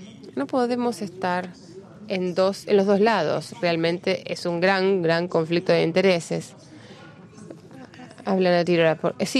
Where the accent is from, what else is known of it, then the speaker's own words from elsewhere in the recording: Tunisia; Bueno, yo soy de Túnez.